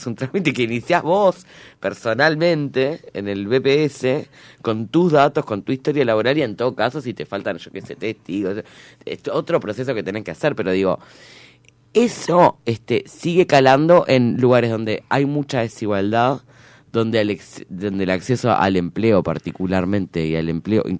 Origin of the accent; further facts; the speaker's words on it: Montevideo, Uruguay; y menos siendo montevideana